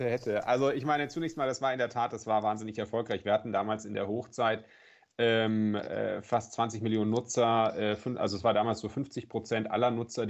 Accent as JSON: {"language": "German", "region": "Southern Germany", "country": "Germany", "tie": "born or raised there", "said": "Ich bin ja im Süden groß geworden, in der Nähe von den Bergen."}